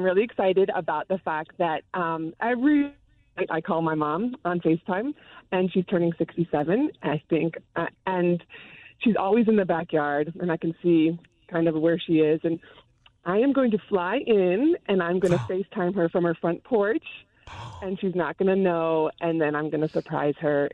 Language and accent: English; Chicago, Illinois, United States; Chicago. I'm from Chicago.